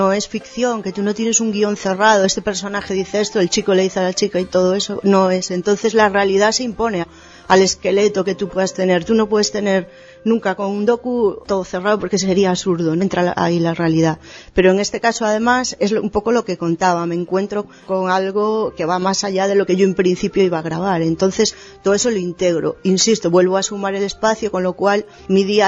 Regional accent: Galicia, Spain; moved away; Aunque yo soy gallega y llevo aquí un tiempo

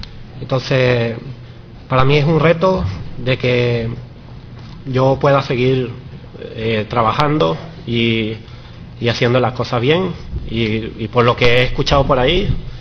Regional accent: Venezuela; now in Spain; Cuando llegué, porque yo soy de Venezuela, cuando llegué a España

